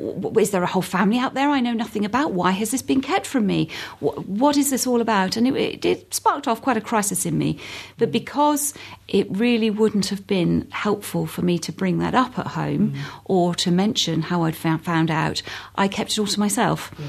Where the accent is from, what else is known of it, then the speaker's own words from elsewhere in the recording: London, United Kingdom; also born or lived in Hampshire / Surrey; Well, I was born in Hampshire, spent some of my childhood in Surrey and most of my teenage years in North London, so I'm a good home counties girl.